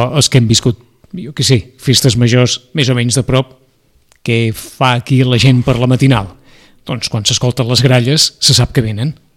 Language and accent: Catalan; Sitges, Catalonia, Spain; born or raised there